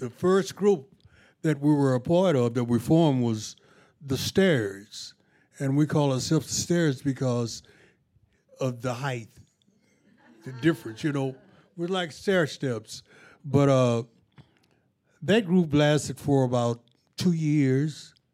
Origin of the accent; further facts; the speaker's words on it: Texas, United States; Yeah, we're from Texas.